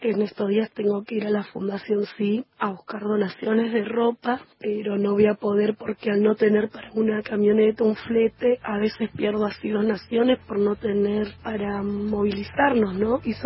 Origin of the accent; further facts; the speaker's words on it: Merlo, Buenos Aires Province, Argentina; Somos de Pontevedra, Merlo. El barrio se llama Las Torres. Mi calle es Selman 540, entre Plaza y Cenillosa.